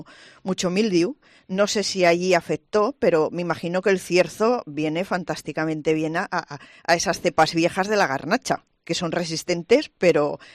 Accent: Aragon, Spain; O sea, este año volveréis a estar con nosotros, imagino. Pero, claro, aunque sea un orgullo enorme las garnachas del Campo de Borja

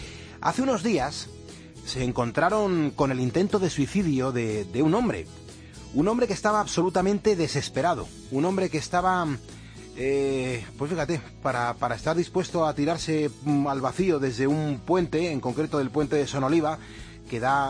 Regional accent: Spain; somos grandes, españoles, con orgullo

